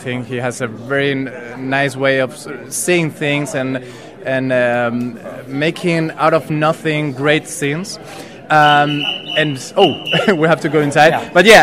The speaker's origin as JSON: {"language": "English", "country": "Spain", "said": "Yes, I'm from Spain"}